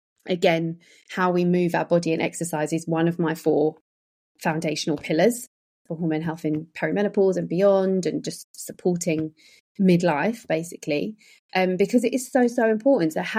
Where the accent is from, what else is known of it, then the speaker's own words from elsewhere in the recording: United Kingdom; We, as typical British as well, we'll say no